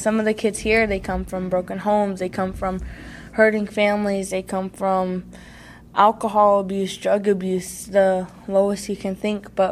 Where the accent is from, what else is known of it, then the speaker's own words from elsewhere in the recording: New Mexico, United States; I'm from the Navajo Reservation in New Mexico, and I'm 17 years old. I'm a little Navajo girl doing stuff for Jesus.